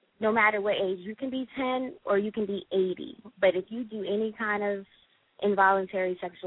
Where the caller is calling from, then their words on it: Philadelphia, Pennsylvania, United States; I'm calling from Philadelphia.